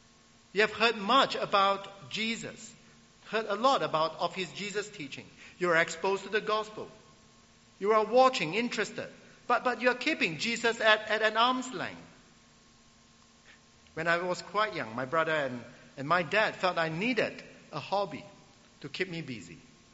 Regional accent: Singapore; with many of my boarding school friends when we grew up in Singapore.

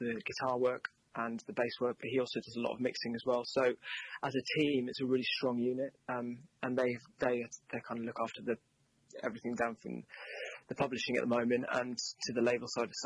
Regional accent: Wales, United Kingdom; Well, I'm from Wales, so kind of I do a lot of recording at home.

